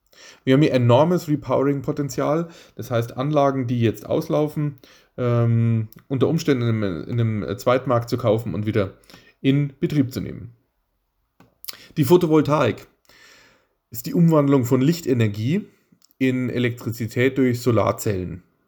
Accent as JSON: {"language": "German", "region": "Bavaria", "country": "Germany", "said": "Ich komme aus dem Süden von München, wo die damals Isar-Amper-Werke Stromanlagen gebaut haben."}